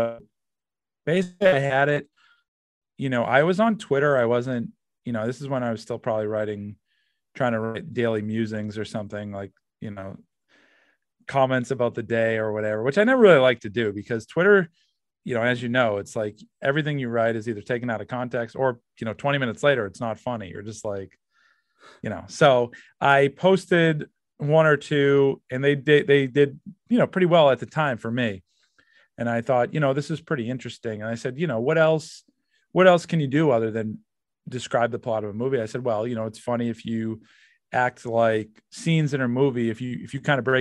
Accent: Massachusetts, United States; I'm from Massachusetts. I did it through kind of like a masshole character.

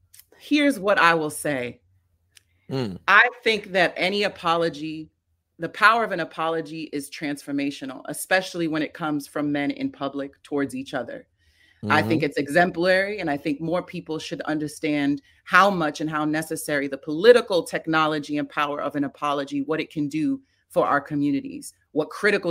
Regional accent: New York City, New York, United States; as a New Yorker, as a kid that grew up in New York City, I remember sitting in my, you know, my mother's car, my stepfather's car, going back and forth from the city.

